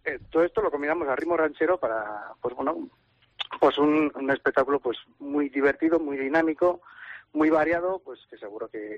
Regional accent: Pamplona, Navarre, Spain; Nosotros somos de Pamplona y limítrofes.

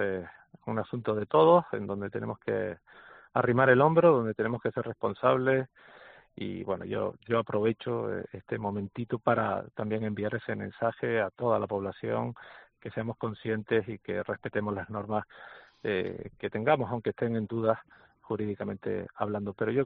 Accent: Caracas, Capital District, Venezuela; born there; also born or lived in Canary Islands (parents); soy hijo de inmigrantes canarios que fueron a Venezuela en los años 60. Y nací en Caracas, con lo cual soy venezolano

